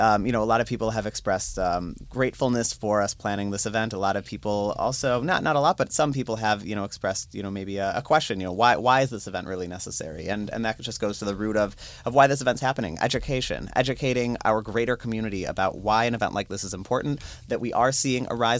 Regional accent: Cleveland, Ohio, United States; also born or lived in Boston / Jerusalem; Yeah, I'm from the Cleveland area originally. Went to school at the University of Michigan, Ann Arbor. Go Blue. And then I lived in Boston. I lived in Jerusalem to get my master's degree.

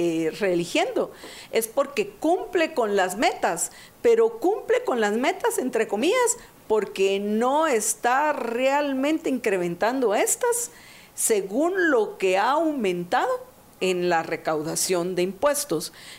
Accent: Guatemala; como tributaria guatemalteca

